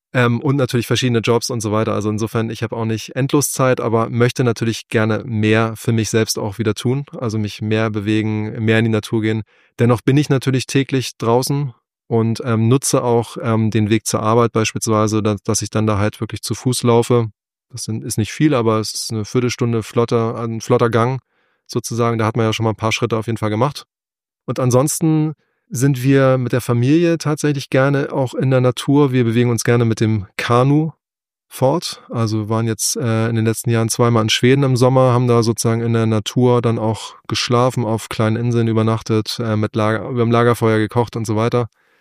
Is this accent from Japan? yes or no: no; Hamburg, Germany; Also ich bin ja tatsächlich vor etwa 1,5 Jahren aufs Land gezogen. Also ich bin ja auch ein Hamburger Jung, in Hamburg groß geworden. Und jetzt wohne ich auf dem Lande.